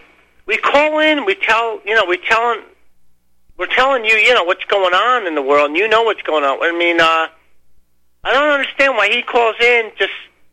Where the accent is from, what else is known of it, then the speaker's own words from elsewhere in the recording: New Jersey, United States; born there; Dude, I was born in New Jersey. I'm a Catholic. My mother was born in New Jersey. I'm not from Ukraine. My family heritage is from Ukraine.